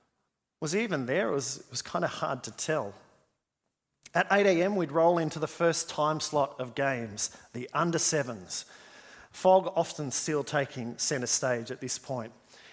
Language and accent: English; Canberra, Australian Capital Territory, Australia; And so growing up in Canberra, my dad was heavily involved in our local junior soccer club.